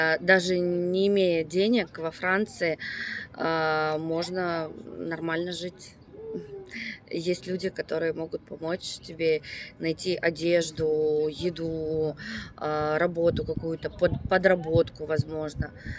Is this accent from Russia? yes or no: yes; Russia; moved away as an adult; now in Marseille, France; Я уехала из России по причине войны с Украиной и несогласия с политикой моей страны.